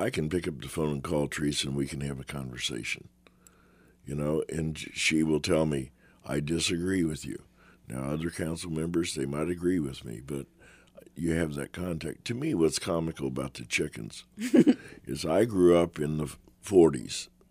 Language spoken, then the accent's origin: English; Missouri, United States; I was born in Kansas, Missouri, and that's where I was born and raised